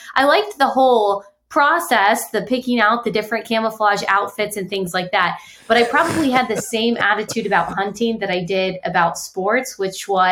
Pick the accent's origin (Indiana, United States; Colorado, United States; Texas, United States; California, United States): Texas, United States; I grew up in Texas and I decided I wanted to go out of Texas, but I was nervous.